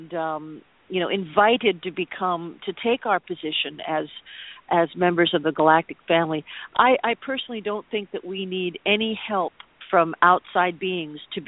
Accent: United States; I'm from the States. I have a tremendous mistrust of the government.

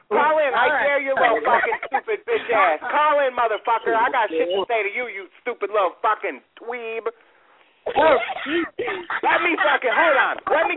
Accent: New York, United States; I'm from Central New York. There's no fucking Jewish delis around here.

